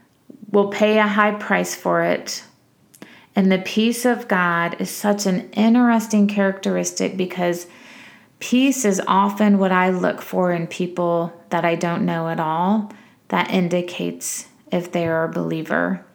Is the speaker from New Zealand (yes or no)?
no; Michigan, United States; also born or lived in Illinois / Southern California / Texas; I grew up in Michigan, I went to school in Illinois, I lived in Southern California, I went to Texas